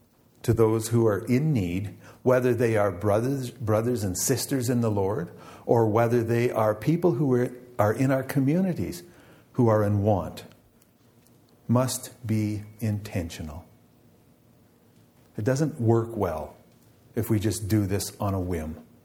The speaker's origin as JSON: {"language": "English", "town": "Spanish", "region": "Ontario", "country": "Canada", "said": "We're from Spanish. If we hear a siren, it could be somebody we know."}